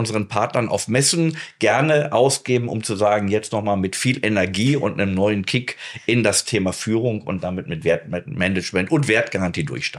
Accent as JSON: {"language": "German", "region": "North Rhine-Westphalia", "country": "Germany", "tie": "born or raised there", "also_born_or_lived": "Lower Saxony", "lives_now": "Hannover, Germany", "said": "56 Jahre bin ich alt, wohne hier in Hannover in Kirchrode, bin gebürtiger Niedersachse, wie man wahrscheinlich an der Aussprache auch hört, aufgewachsen allerdings im Rheinland, im Kölner Umfeld, wo meine Familie auch herkommt"}